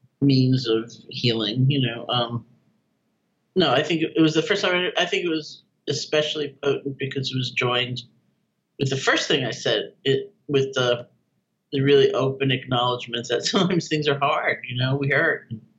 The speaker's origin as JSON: {"language": "English", "town": "New York City", "region": "New York", "country": "United States", "tie": "born or raised there", "said": "I was 18 years old. I grew up in New York City. I was going to college in Buffalo."}